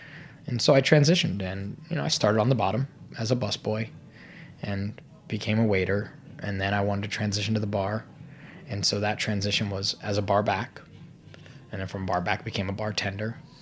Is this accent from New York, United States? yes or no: no; Fairfax, Virginia, United States; I grew up in Fairfax, Virginia.